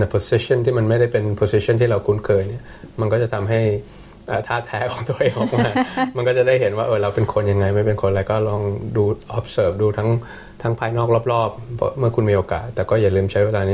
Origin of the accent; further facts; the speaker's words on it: Bangkok, Thailand; now in Melbourne, Australia; ถ้าเกิดคุณเป็นคนชนชั้นกลางมาจากกรุงเทพอย่างที่โชคดีหน่อยอย่างผมอะอยู่เมืองไทยสบายแต่ไม่สะดวกอยู่เมืองนอกอย่างเมลเบิร์นอาจจะสะดวกแต่ไม่สบาย